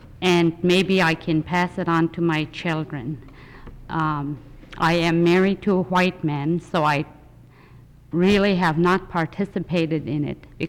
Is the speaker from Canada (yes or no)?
no; Hughes, United States; I'm originally from Hughes, and I hate to speak after Catherine because she's such a good speaker.